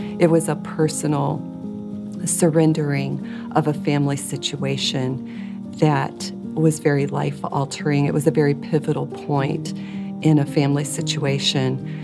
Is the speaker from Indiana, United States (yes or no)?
yes; Valparaiso, Indiana, United States; I'm from Valparaiso, Indiana.